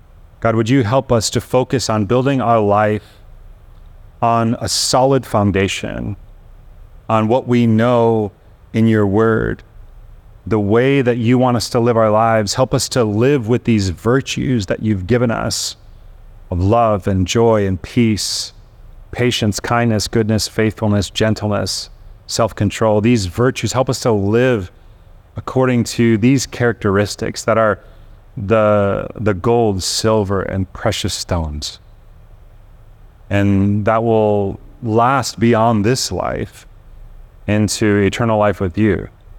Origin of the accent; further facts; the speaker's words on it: Chicago, Illinois, United States; I grew up in the Midwest in Chicago, where tornadoes were quite common when I was a little kid, and so I didn't mind them very much. When I moved to California